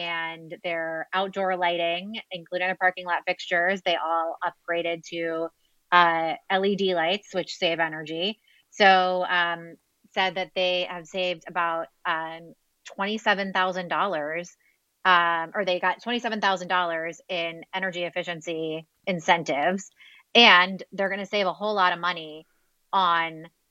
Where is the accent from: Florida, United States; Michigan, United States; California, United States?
Florida, United States; born or raised there